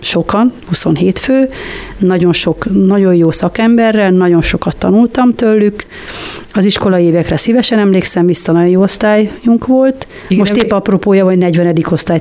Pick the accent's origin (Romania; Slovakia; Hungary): Hungary; Kiskunhalas, Bács-Kiskun; born there; Én szintén Kiskunhalason születtem, 1964 11. hóba.